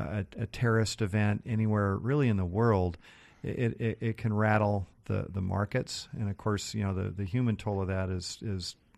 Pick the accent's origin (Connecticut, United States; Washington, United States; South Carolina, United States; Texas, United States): Washington, United States; Seattle; I grew up in North Seattle, kind of up by Northgate, Jackson Golf Course.